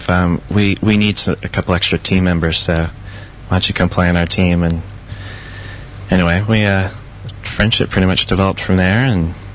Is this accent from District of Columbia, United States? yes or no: no; South Dakota, United States; also born or lived in Denver, United States; I was born in South Dakota originally and grew up on a ranch and farm before moving to the big city of Denver, Colorado.